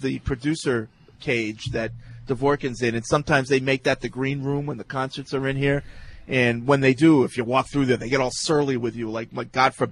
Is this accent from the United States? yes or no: no; Scotland, United Kingdom; Being Scottish, I hope the USA kicks England's ass.